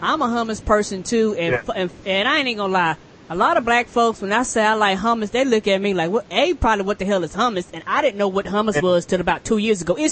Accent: the South, United States; I don't eat chitlins, and I'm from the South

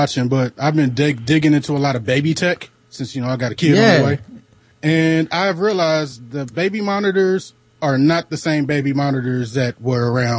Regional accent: Ohio, United States; you know, I'm from Ohio.

